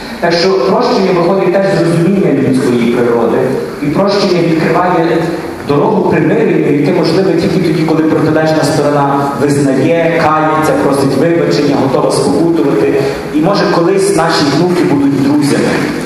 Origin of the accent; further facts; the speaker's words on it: Lviv, Lviv Oblast, Ukraine; І я приїхав в Київ, це, напевно, може там перший чи другий раз в житті я був в Києві. Я зі Львова.